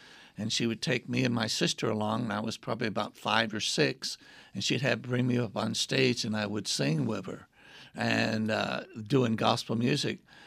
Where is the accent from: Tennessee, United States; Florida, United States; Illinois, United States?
Tennessee, United States; Nashville; I was born in near Nashville, Tennessee, and grew up there.